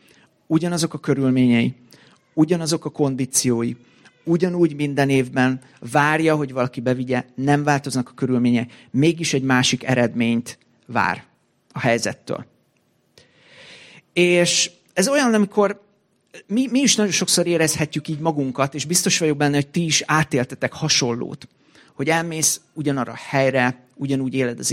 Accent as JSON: {"language": "Hungarian", "town": "Székesfehérvár", "region": "Fejér", "country": "Hungary", "tie": "born or raised there", "said": "itt éltem, itt születtem, szinte, na jó, nem itt születtem, de itt nőttem föl gyerekkoromtól kezdve, 40 éve itt élek."}